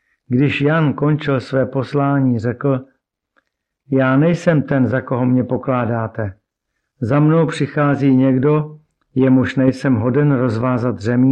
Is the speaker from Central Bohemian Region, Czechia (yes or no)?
no; Prague, Czechia; born there; Narodil jsem se v Praze roku 1966.